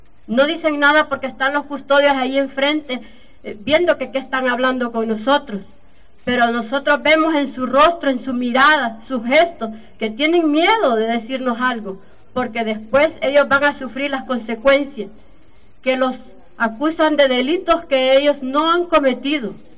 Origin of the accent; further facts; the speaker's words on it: El Salvador; vengo del país de El Salvador.